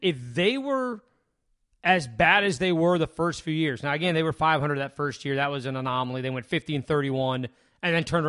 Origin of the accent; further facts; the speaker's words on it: Alexandria, Virginia, United States; So I was born here in Alexandria. I'm a Fairfax County kid from the day I was born.